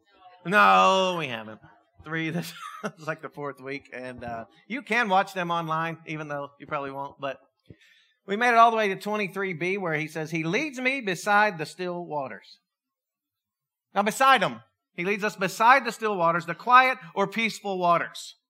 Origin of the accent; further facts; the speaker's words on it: Pennsylvania, United States; now in Texas, United States; I was born in Texas. And so I got that going for me. I've been in Texas for 31 years. I grew up in Pennsylvania.